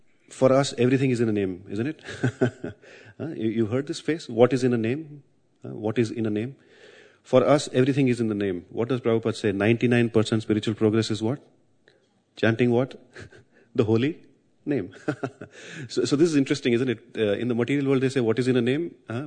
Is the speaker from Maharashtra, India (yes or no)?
yes; Mumbai, Maharashtra, India; I'm from Bombay, I've not seen mortars.